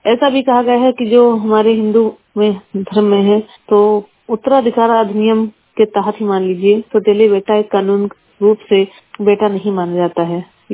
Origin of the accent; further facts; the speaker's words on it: Balrampur, Uttar Pradesh, India; और मैं हरियासपुरा बलरामपुर से हूँ।